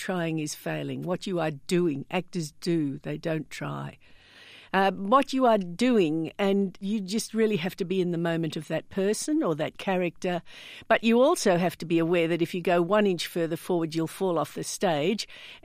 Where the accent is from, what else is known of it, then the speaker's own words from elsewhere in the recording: Sydney, New South Wales, Australia; now in Western Australia, Australia; You know, I came here from Sydney. I was born and raised and trained in Sydney. And I took one look at Western Australia and thought, this is home.